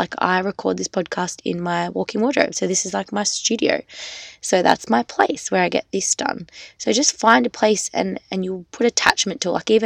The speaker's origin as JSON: {"language": "English", "country": "Australia", "said": "I'm just an Australian girl with the world at her feet"}